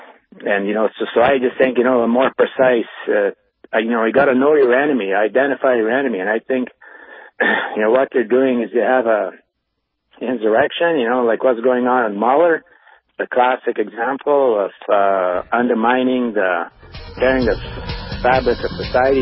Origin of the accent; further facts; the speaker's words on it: Canada; I'm Canadian, and you Americans are talking about this coup.